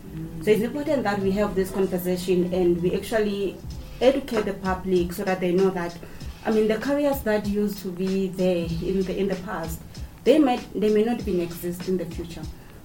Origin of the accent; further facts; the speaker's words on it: Sisakwane, Limpopo, South Africa; I'm from a small village. I call it a small village. I don't know why. Small village called Sisakwane in Limpopo.